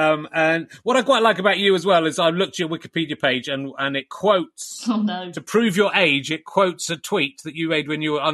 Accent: Yorkshire and the Humber, United Kingdom; I'm also from Yorkshire, but I am from the East Riding of Yorkshire.

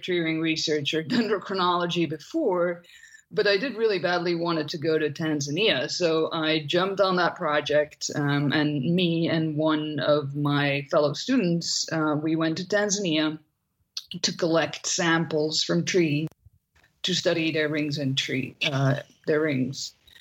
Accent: Belgium; English is a second language; I'm from Belgium originally.

